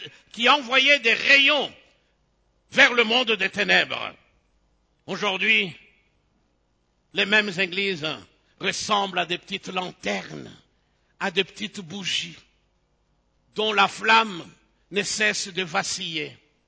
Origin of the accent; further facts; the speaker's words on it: Kinshasa, DR Congo; que ce soit ici chez nous au Congo et en particulier à Kinshasa ou même ailleurs